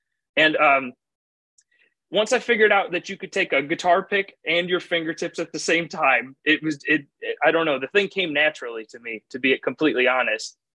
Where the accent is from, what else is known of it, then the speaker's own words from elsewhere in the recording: Ohio, United States; Yeah, so I'm from Ohio. But my family's from Tennessee.